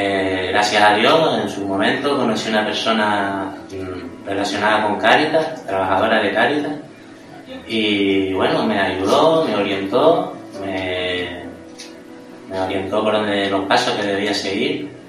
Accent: Tenerife, Canary Islands, Spain; vengo del norte de Tenerife

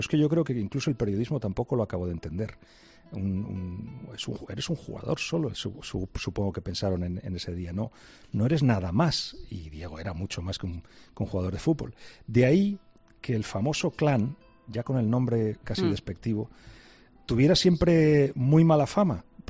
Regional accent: Barcelona, Catalonia, Spain; Yo soy de Barcelona y conozco muy bien la mentalidad, nuestra mentalidad

